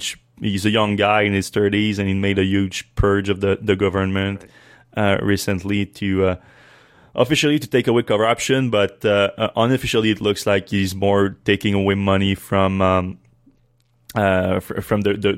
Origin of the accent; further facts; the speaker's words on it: Canada; Yeah, well, I mean, I'm not the biggest fan of Justin Trudeau